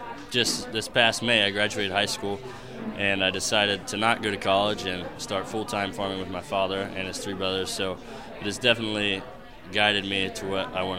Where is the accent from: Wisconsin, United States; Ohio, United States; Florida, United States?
Ohio, United States; Versailles; I'm from Versailles, Ohio. I come from the Versailles FFA chapter.